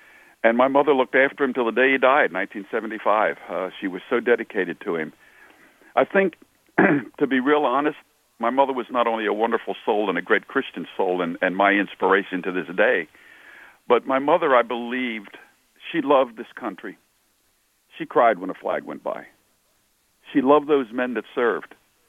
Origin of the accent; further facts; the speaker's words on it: Philadelphia, Pennsylvania, United States; I grew up in Philadelphia. All of this takes place in Philly. I'm really a city guy at heart.